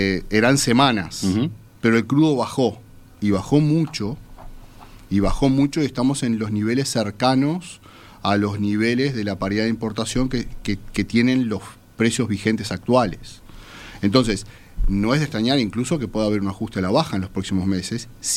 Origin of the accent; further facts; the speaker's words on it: Uruguay; En realidad, como uruguayo uno dice